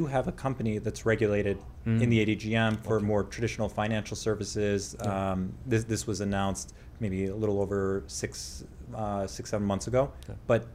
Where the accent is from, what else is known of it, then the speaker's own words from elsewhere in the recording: Buffalo, New York, United States; moved away as an adult; now in Dubai, United Arab Emirates; growing up in Buffalo, you know, traveling to Dubai, people thought this was like unheard of. And now to live there, it's something I'm super proud of.